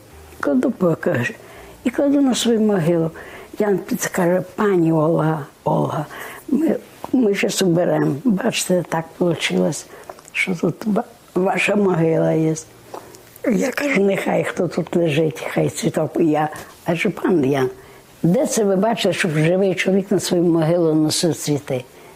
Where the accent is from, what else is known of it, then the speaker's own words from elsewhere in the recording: Ukraine; Мы с Украины, ура!